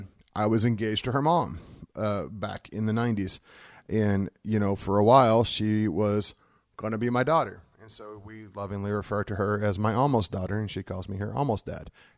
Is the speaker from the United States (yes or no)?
yes; Missouri, United States; I grew up in Missouri, and I grew up across the town, across the state from Kansas City